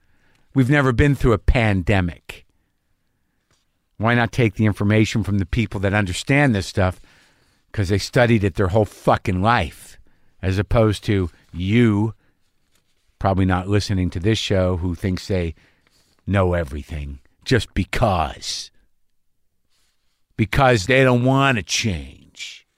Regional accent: New Jersey, United States; also born or lived in New York; I'm of Irish heritage, originally from North Jersey / New York.

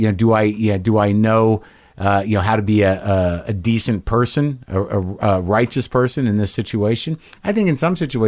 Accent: Albuquerque, New Mexico, United States; I grew up in Albuquerque.

